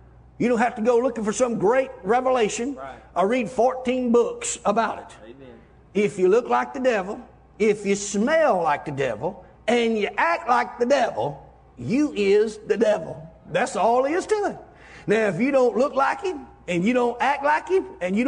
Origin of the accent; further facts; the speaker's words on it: United States; I grew up on the Chattahoochee River drinking out of a Wiggler cup and a pink worm bait cup.